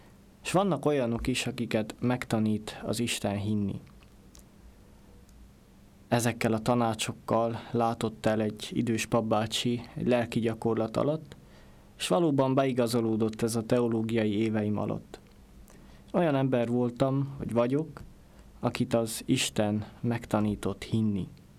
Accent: Lăzarea, Harghita, Romania; gyergyószárhegyi származású vagyok

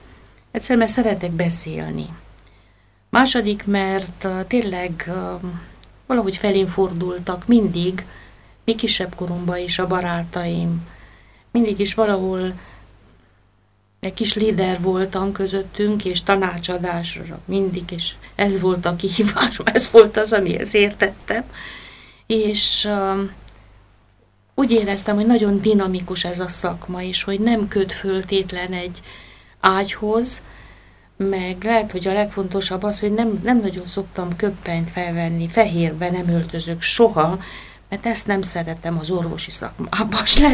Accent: Sfântu Gheorghe, Covasna, Romania; also born or lived in Brașov / Bucharest; Amúgy brassói származású, ott születtem, 10 éves koromban költöztem Szentgyőre, a szüleim ide költöztek, itt jártam a gimnáziumot, a liceumot itt végeztem, Bukarestbe majd az egyetemet, és ott is szakosodtam, tehát több mint 12 évet laktam Bukarestbe.

